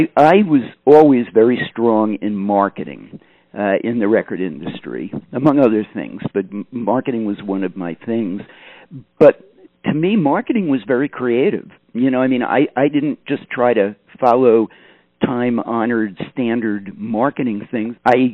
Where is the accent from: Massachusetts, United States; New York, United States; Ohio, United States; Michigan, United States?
New York, United States; New York City; I grew up in the New York City area, and when I say New York City area, part of the time in New York City itself, part of it in the suburbs.